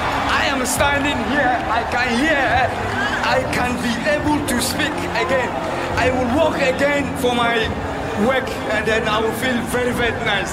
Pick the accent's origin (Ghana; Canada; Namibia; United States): Ghana; Gambaga, North East Region; I came from Gambaga.